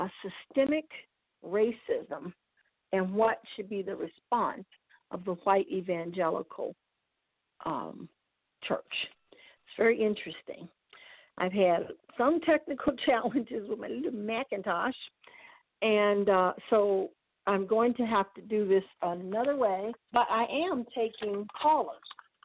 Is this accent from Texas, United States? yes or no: no; Washington, District of Columbia, United States; I'm from Washington, so let me tell you, I know.